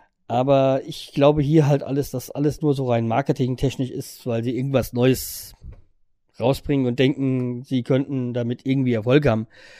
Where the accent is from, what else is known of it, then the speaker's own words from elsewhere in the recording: Hanau, Hesse, Germany; da ich aus Hanau komme und in Hanau-Steinheim das Bundes-Appleboy-Fest ist, wächst man ja schon quasi damit auf.